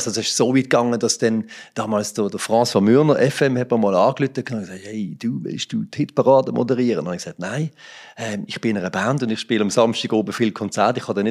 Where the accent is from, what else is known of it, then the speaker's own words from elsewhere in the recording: Allschwil, Basel-Landschaft, Switzerland; Das ist dort, wo ich herkomme, wo ich daheim bin. Nach 17 Jahren, wo ich jetzt ein bisschen, auch in der Region zwar, aber weiter weg war, ja, bauen wir jetzt dort.